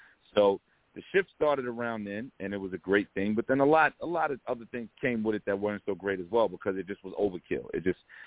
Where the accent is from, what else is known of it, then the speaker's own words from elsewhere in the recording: Brooklyn, New York, United States; So I grew up on Biggie block, so they raised me.